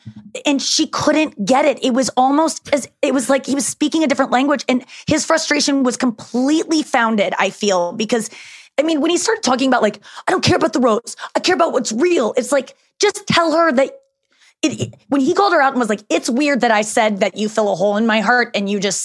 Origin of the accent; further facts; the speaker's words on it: St. Louis, Missouri, United States; I'm from St. Louis